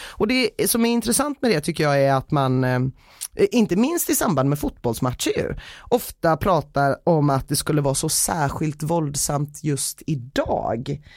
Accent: Gothenburg, Västra Götaland County, Sweden; det är någonting med det där jag känner så här att mitt göteborgska hjärta blir alldeles varmt.

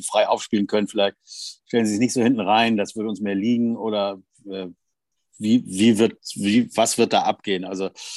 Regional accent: Hamburg, Germany; ich weiß nicht, hier als Hamburger, da geht man zum Osterfeuer

